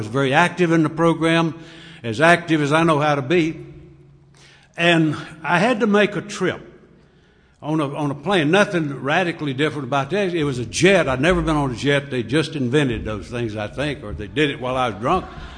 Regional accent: North Carolina, United States; I'm from North Carolina, but I'm going to be going as hard as I can go, and it'll sound like slow motion, but it ain't.

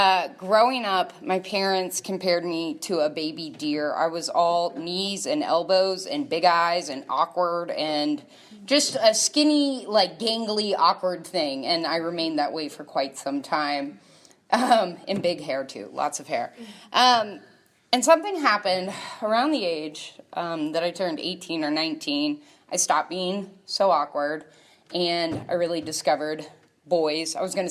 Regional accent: New Orleans, Louisiana, United States; I am from New Orleans, Louisiana.

